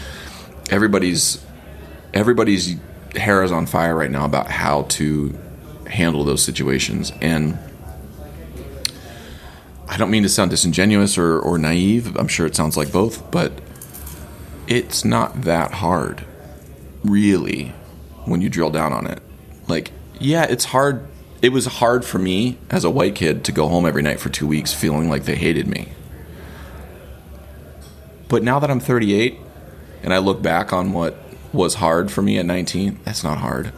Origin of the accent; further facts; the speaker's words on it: Ohio, United States; Because I was a kid from Ohio who went and played steel band gigs and made $400 every time I did.